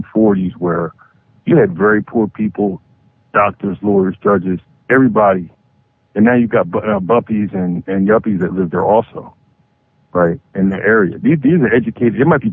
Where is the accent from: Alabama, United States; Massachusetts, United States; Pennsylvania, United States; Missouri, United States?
Pennsylvania, United States; Philadelphia; I was born and raised in Germantown.